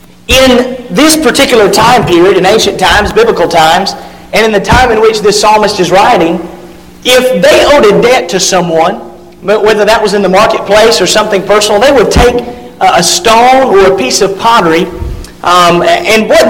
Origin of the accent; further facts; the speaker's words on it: Georgia, United States; I was born and raised in Northwest Georgia. Always been a Braves fan